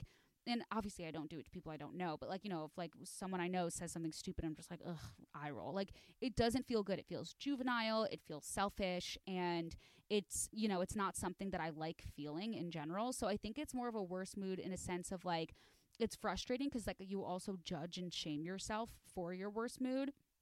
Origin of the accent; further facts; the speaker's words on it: Chicago, Illinois, United States; I'm not someone who says aunt, but like, just on a side note, I'm from Chicago. And so I say aunt.